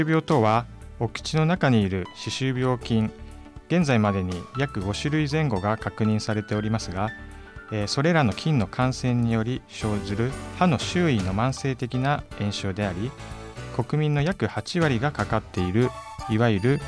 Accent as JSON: {"language": "Japanese", "town": "Sanjo", "region": "Niigata", "country": "Japan", "tie": "born or raised there", "said": "今年1月に私のふるさとであります三条市にて会員させていただくこととなりました"}